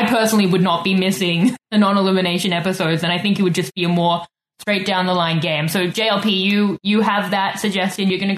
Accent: Victoria, British Columbia, Canada; I'm from Victoria.

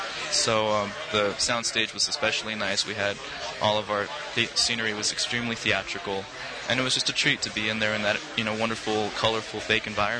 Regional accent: Las Cruces, New Mexico, United States; which is shooting down in my hometown of Las Cruces, New Mexico.

